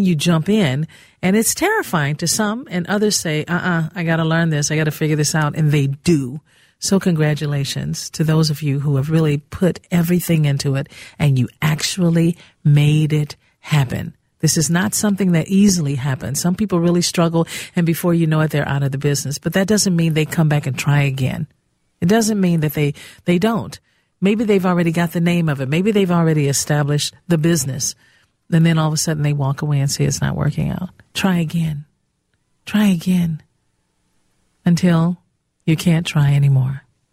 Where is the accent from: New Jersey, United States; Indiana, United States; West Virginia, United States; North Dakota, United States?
Indiana, United States; Gary; I'm from Gary, Indiana, so I, you know, a lot of us knew